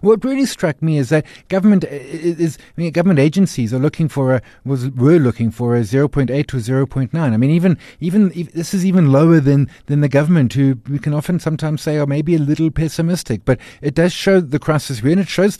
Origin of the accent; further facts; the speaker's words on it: South Africa; Yes, we avoided a technical recession, but as a South African citizen, it hardly feels like it, is the honest truth.